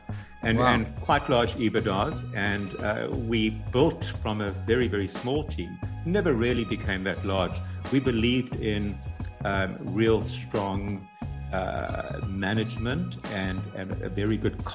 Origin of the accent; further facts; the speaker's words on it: Cape Town, Western Cape, South Africa; moved away as an adult; But really, I'm from South Africa. I'm, born in Cape Town, went to university in Cape Town, and was educated, went to university